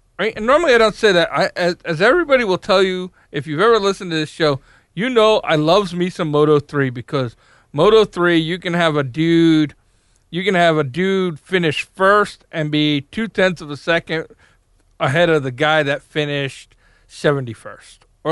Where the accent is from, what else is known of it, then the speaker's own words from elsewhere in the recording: United States; Because I don't know how to say all that stuff. I'm American.